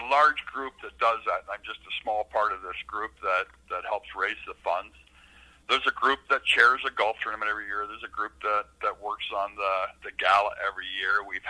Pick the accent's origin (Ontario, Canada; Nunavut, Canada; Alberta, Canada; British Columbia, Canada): Ontario, Canada; Brighton; I've been blessed with being able to live in Brighton my entire life. I was born in Trenton and born and raised here in Brighton.